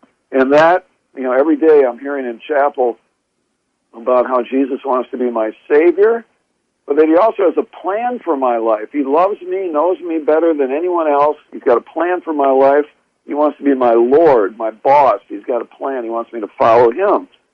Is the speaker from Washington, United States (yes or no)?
no; Grand Rapids, Michigan, United States; But I was raised here in the Grand Rapids, Michigan area, and those that know this area, historically, it's largely Dutch. Christian Reformed was our background